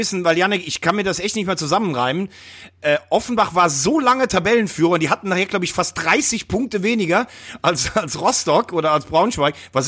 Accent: Chile; German is a second language

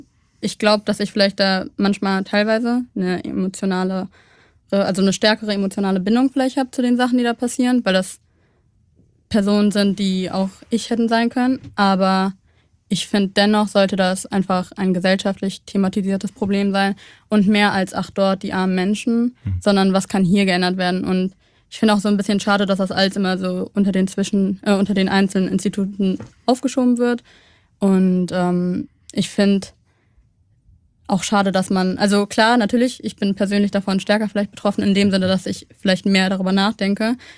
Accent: Cologne, North Rhine-Westphalia, Germany; Also Deutschland oder Köln ist meine Heimat, aber auch Eritrea hat noch so ein Stück Herz von mir.

